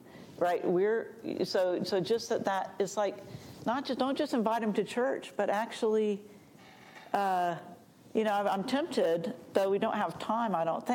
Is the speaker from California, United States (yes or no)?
no; Albuquerque, New Mexico, United States; the church I grew up in Albuquerque, New Mexico, was a church that always, so far as I experienced it, always had women lay readers and girl acolytes